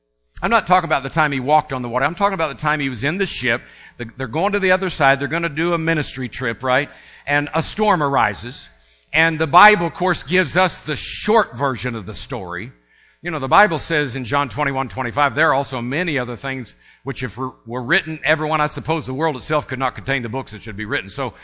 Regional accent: Tampa, Florida, United States; I born and raised in Tampa, Florida, lived in Odessa, Florida, and everywhere in Florida at that time

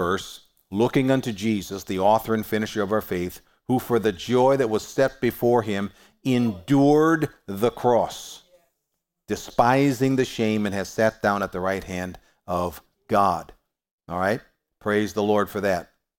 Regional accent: Cleveland, Ohio, United States; I was born and raised in Cleveland.

